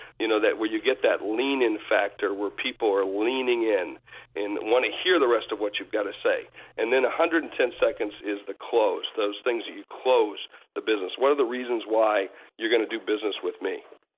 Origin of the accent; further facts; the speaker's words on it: South Dakota, United States; You know, I'm from South Dakota, where we've got a bunch of cowboys